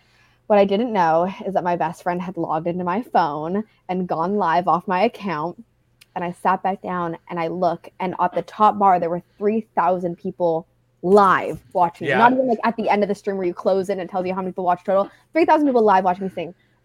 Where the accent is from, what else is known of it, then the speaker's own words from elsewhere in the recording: San Diego, California, United States; Like I've never lived in a culture of like talking to neighbors. Like I grew up in San Diego.